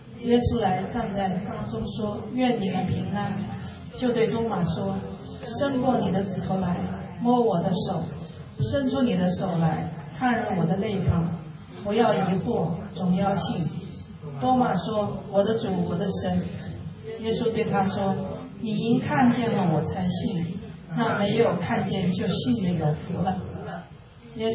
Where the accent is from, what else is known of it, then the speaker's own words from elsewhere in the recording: Wuhan, Hubei, China; 我来自中国的武汉，跟我们的刘牧师是老乡